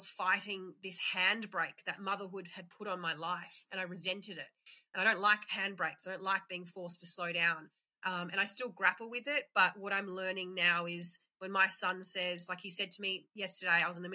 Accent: Sydney, New South Wales, Australia; I, as I said, was born and raised in Sydney.

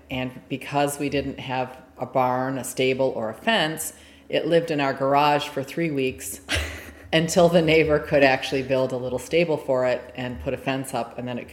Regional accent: Michigan, United States; Sure. I grew up in Michigan. My family lived in Michigan, and that's where I got my first exposure to horses.

